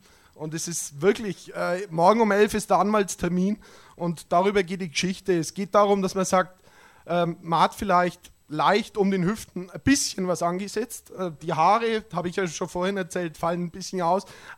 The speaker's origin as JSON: {"language": "German", "town": "Lauf an der Pegnitz", "region": "Bavaria", "country": "Germany", "said": "ich komme aus Lauf und durch Lauf fließt die Pegnitz"}